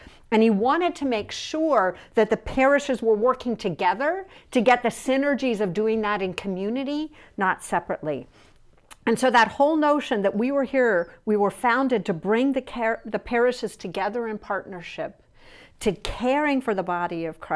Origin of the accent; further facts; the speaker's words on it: Northeast, United States; I have the honor that I actually grew up a Protestant, and I was brought up in the Northeast in a fairly liberal family